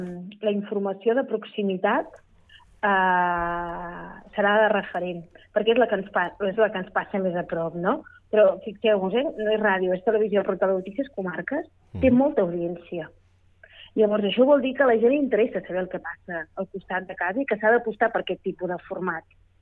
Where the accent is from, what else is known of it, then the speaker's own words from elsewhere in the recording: Figueres, Catalonia, Spain; jo soc de l'Alt Empordà i soc de Figueres